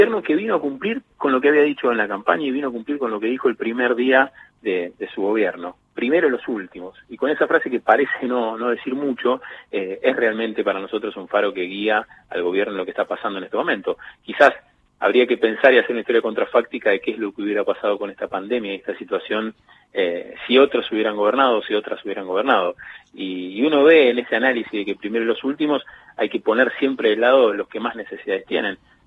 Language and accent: Spanish; Argentina; Hay un aprendizaje que debemos hacer como argentinos